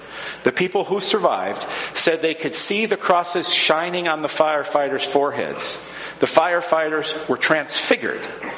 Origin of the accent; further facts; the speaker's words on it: Camino Island, Washington, United States; I was talking with a friend who's at Seattle University, and I grew up with him on Camino Island.